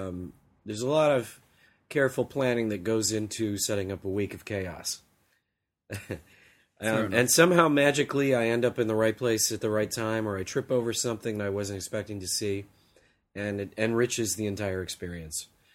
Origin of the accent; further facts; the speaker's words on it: Los Angeles, California, United States; And since I'm from Los Angeles, where it's summer right now, I usually come in ill-prepared for the effects of the weather.